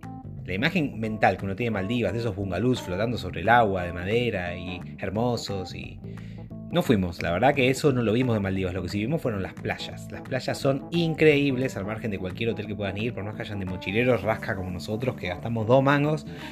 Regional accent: Argentina; puntualmente de Argentina, que es de donde soy yo

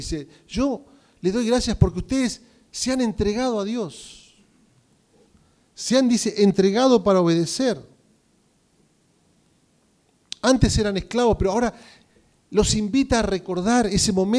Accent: Argentina; somos buenos los argentinos para criticar nuestro país, ¿sí o no?

